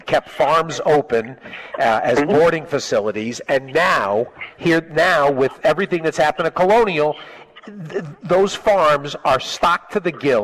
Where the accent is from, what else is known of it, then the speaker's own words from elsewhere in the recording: Hartford, Connecticut, United States; I grew up in Hartford, outside of Hartford, and I know Massachusetts pretty darn well.